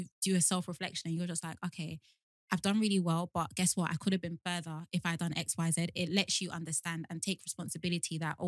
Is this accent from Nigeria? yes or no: yes; Nigeria; Even as a Nigerian, I'm no, she's not even lying. Juju is actually real.